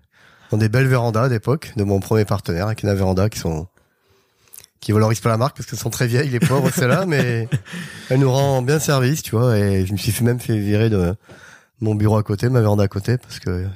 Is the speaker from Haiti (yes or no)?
no; Arcachon, Nouvelle-Aquitaine, France; also born or lived in Bordeaux; Alors moi, je suis originaire de Bordeaux. J'ai grandi à Arcachon.